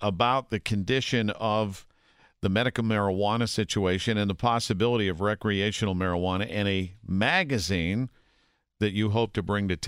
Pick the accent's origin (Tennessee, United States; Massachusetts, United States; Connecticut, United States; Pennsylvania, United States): Pennsylvania, United States; Pittsburgh; This is, now, growing up in Pittsburgh, I think the only Mexican restaurant that I was aware of was on the old East Street before they put in the superhighway.